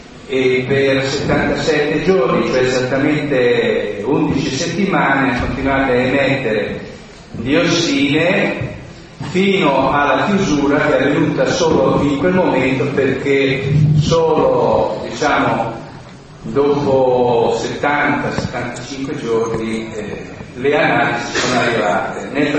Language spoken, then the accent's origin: Italian; Pistoia, Tuscany, Italy; Non appartengo a questo territorio, ma vengo da Pistoia